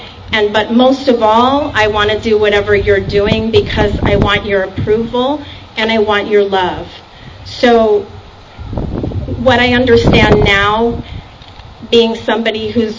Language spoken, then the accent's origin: English; New York, United States; I grew up in New York.